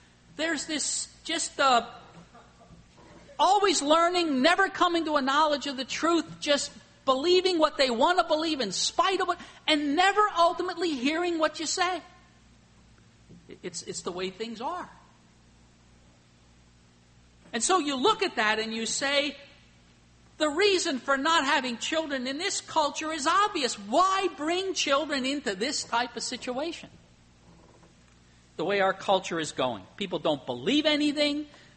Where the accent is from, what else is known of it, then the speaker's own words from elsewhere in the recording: Emmaus, Pennsylvania, United States; also born or lived in Allentown, Pennsylvania; Why was I born in Allentown, Pennsylvania, and I grew up in Emmaus, Pennsylvania, in the 40s and in the 50s and in the early 60s.